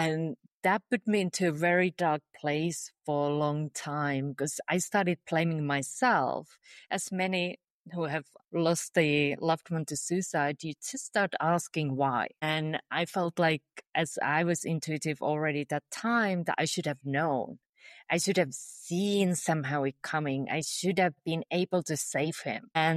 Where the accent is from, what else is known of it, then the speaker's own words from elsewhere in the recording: Finland; moved away as an adult; I knew since I was a child growing up in Finland that I will one day move abroad.